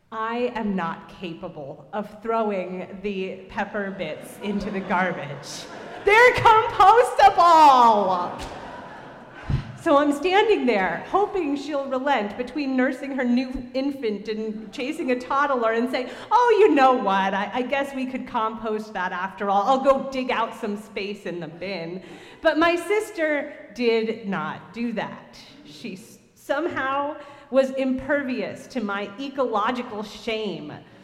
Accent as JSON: {"language": "English", "town": "New York City", "region": "New York", "country": "United States", "tie": "born or raised there", "said": "I like to blame it on growing up in New York City"}